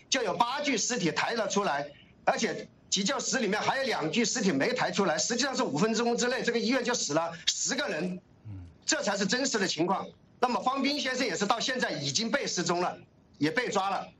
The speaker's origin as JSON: {"language": "Chinese", "town": "Wuhan", "region": "Hubei", "country": "China", "said": "没有，都是我们武汉的网友，我们自己自发的把这些东西发出去。"}